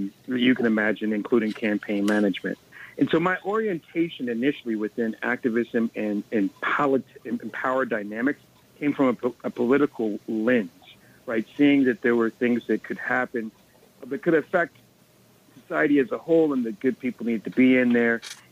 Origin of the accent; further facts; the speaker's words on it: Los Angeles, California, United States; how I was growing up in Leimert Park, Crenshaw in the 1990s.